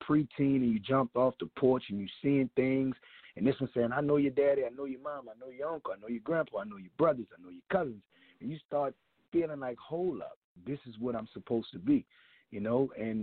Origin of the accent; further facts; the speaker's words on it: New Orleans, Louisiana, United States; Man, really, at 16, really in New Orleans, at 16 years old, you kind of operate as if you're in your early 20s.